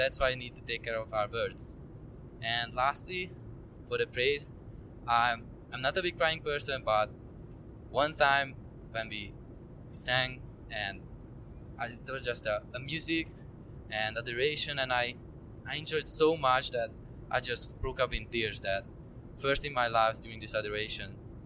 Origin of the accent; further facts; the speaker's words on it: Hungary; English is a second language; now in United States; I came from Hungary, but I'm studying at St. Vincent.